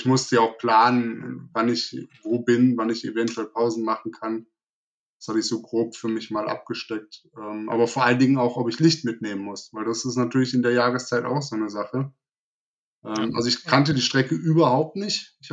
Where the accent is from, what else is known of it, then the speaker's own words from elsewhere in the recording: Wuppertal, North Rhine-Westphalia, Germany; Im Prinzip schön in südöstlicher Richtung nach Wuppertal, also in meine Heimatstadt